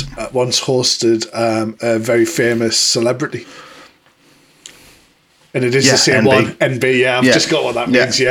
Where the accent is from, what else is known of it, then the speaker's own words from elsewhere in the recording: North East England, United Kingdom; We are from the Northeast, which is the working man's capital.